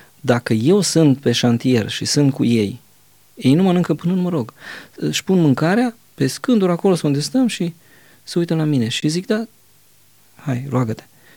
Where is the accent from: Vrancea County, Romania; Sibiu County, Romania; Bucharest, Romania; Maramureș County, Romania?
Maramureș County, Romania; Noi am crescut la Maramureș